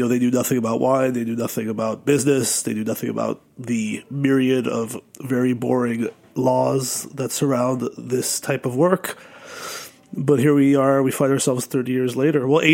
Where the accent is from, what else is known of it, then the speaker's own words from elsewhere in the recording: New York City, New York, United States; I grew up in New York City. I was always really enamored by the culture of music in this city